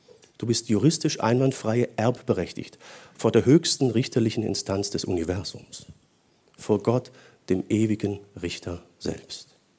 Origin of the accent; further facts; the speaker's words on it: Baden-Württemberg, Germany; Bei uns im Schwarzwald gibt es das öfters.